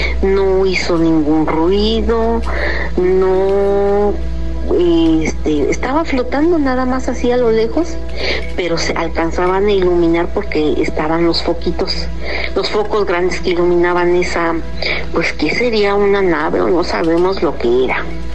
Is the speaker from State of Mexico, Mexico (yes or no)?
yes; State of Mexico, Mexico; y soy del Estado de México.